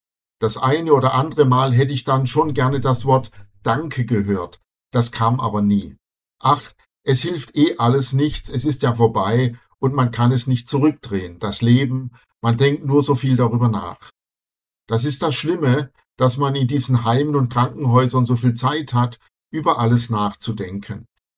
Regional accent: Wrocław, Lower Silesian Voivodeship, Poland; Ich bin aus Breslau in Schlesien

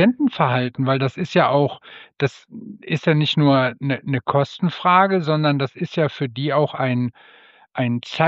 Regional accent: Germany; Ich genau. Als Deutscher.

